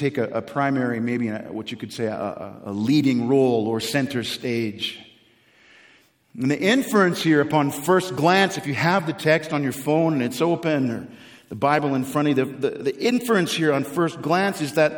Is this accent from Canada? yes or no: yes; Canada; there was less than 200 people in the town that I grew up in Canada.